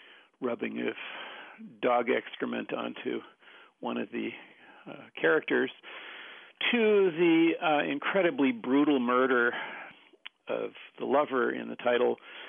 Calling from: Asheville, North Carolina, United States; I'm calling from Asheville.

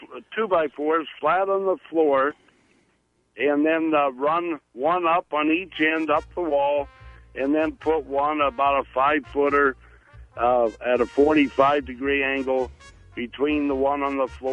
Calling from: Britt, Iowa, United States; I'm calling from the Hobo Convention at Britt, Iowa.

